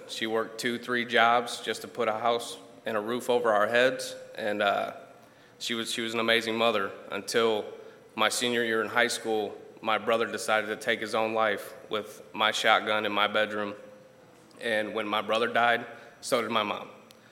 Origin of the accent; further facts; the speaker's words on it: Port Clinton, Ohio, United States; A little bit about myself. I was born and raised in Ohio, Port Clinton, Ohio, up by Cedar Point.